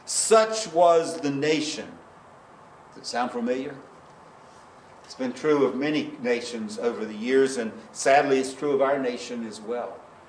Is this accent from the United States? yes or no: yes; York, South Carolina, United States; because it's not as prominent as York, South Carolina. That's my hometown.